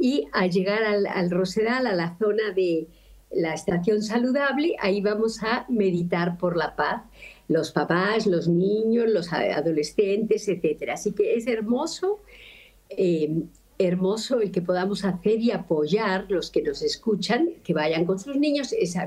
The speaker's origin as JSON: {"language": "Spanish", "country": "Spain", "said": "porque yo, siendo española, he dicho"}